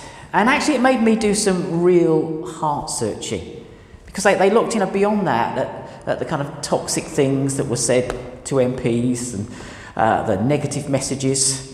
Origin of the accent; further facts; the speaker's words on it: Southend-on-Sea, East of England, United Kingdom; Did you know Southend is my hometown?